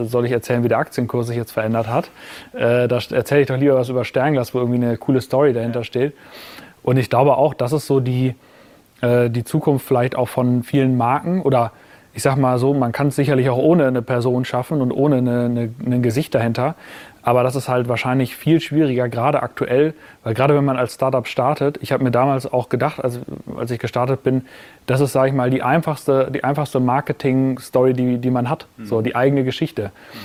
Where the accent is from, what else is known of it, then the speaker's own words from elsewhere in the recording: Münster, North Rhine-Westphalia, Germany; meine Heimatstadt Münster.